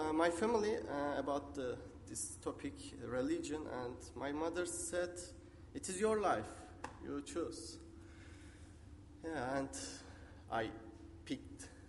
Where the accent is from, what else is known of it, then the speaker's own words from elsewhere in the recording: Turkey; English is a second language; moved away as an adult; now in Kelowna, Canada; I came 5 months ago from Turkey